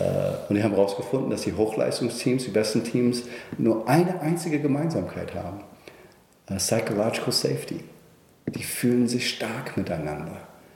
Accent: United States; German is a second language; Auch im Land der unendlichen Möglichkeiten, wo ich herkomme, in den Vereinigten Staaten von Amerika, sind es nur 29%.

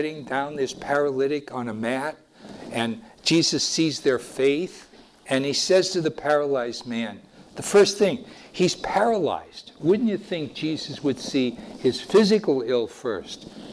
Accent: Wilkes-Barre, Pennsylvania, United States; As a little child, when I was growing up in Wilkes-Barre, Pennsylvania, I was taught how to go to confession.

